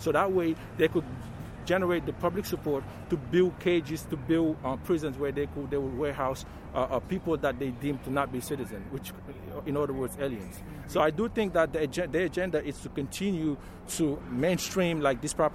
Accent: Senegal; I'm from Senegal and my family, my father's family actually, is very powerful, and they are fighting against the government.

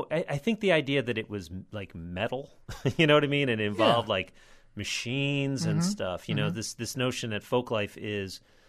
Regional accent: New York, United States; I mean, I grew up in the Hudson River Valley, and … had a huge influence on my life.

